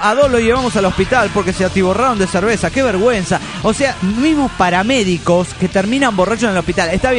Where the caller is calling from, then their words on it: Cádiz, Andalusia, Spain; de Cádiz, España.